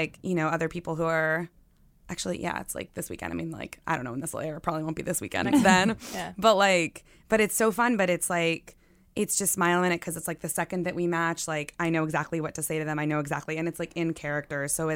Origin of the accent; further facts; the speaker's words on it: the South, United States; I'm from the South originally